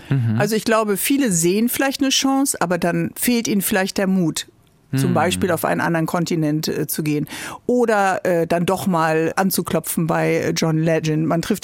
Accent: Bremen, Germany; Ich komme aus Bremen

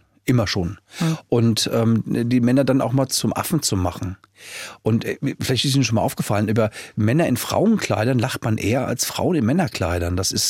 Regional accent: Frankfurt, Hesse, Germany; würden wir es uns als Frankfurter einfach mal trauen

